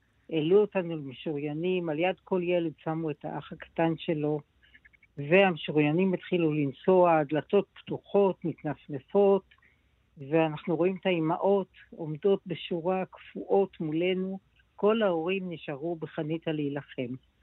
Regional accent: Hanita, Northern District, Israel; אנחנו היינו ילדים בתוך המלחמה הזאת. הגדולים, ילדים הגדולים של חניתה, בני שבע, בין 6.5 ל-8 הילדים היו.

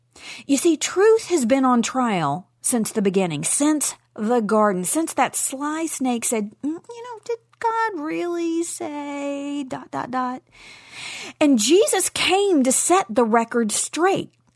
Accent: Nashville, Tennessee, United States; I plan to attend the Spark Media Podcast Conference in March of this year in Nashville, Tennessee, my hometown.

